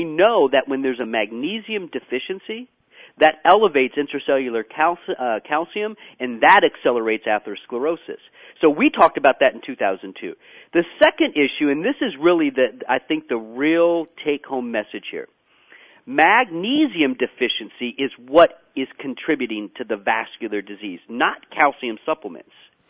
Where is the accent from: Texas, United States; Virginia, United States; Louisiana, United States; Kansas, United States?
Texas, United States; I came to work here a little over 5 years ago, and I came from Texas